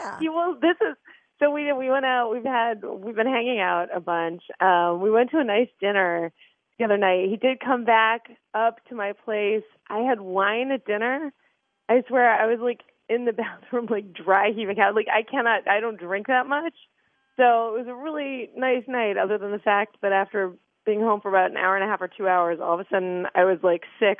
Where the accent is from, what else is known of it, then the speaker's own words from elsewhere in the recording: Boston, Massachusetts, United States; I grew up in Boston, and we went to Plymouth Plantation one year for Thanksgiving.